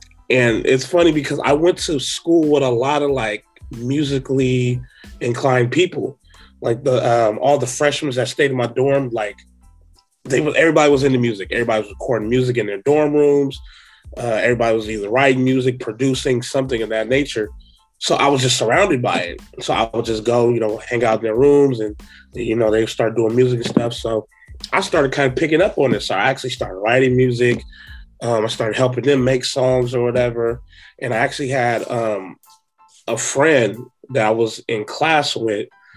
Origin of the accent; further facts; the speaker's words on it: California, United States; Mind you, like I said, I'm from the Bay Area, so I would download a bunch of like underground Bay Area artist music.